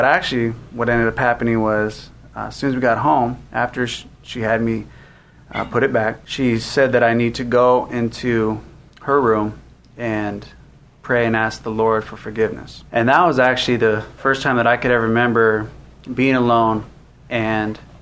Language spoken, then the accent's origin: English; Torrance, California, United States; also born or lived in Texas; I grew up in Torrance, California, born in Texas, and then we moved to Torrance when I was about 9 months old. So anyways, I grew up in Torrance, California.